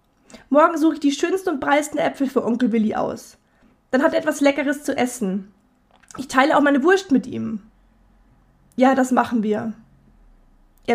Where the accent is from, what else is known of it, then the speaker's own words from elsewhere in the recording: Bavaria, Germany; Ich komme ja aus Bayern, aus Oberbayern.